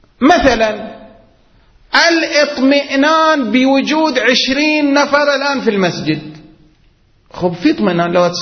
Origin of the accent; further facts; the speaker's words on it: Qatif, Eastern Province, Saudi Arabia; يعني مثلا عندنا في القطيف، مثلا عندنا حدود 200 طالب علم